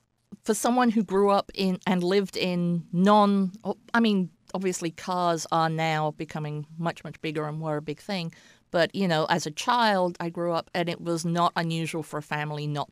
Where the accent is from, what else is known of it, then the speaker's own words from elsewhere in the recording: England, United Kingdom; also born or lived in Japan; now in United States; growing up in England, my grandfather worked on the railroad, so I'm a railway junkie.